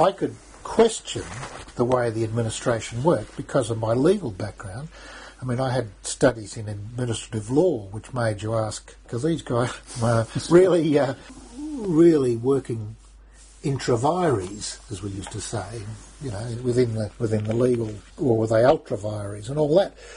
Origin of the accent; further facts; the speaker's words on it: Australia; You know, it was being Australian.